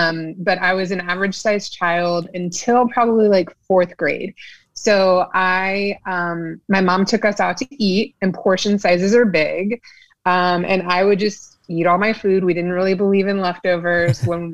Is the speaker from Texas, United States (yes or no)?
yes; Texas, United States; So I am from South Texas. And, you know, Texas is known for good eats and bigger is better and all this.